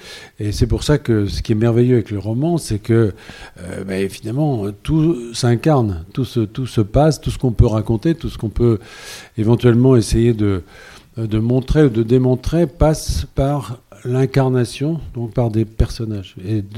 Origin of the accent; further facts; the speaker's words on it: Bourges, Centre-Val de Loire, France; moi je suis un homme du centre quand même. Donc là je viens de chez moi à Bourges.